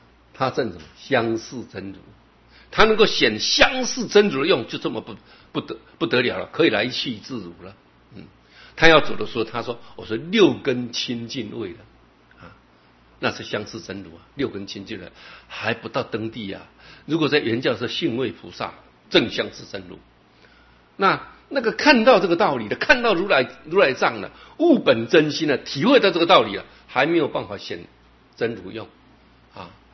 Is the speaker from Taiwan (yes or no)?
no; China; 可见啊，我们中国人啊，我们的经上常说啊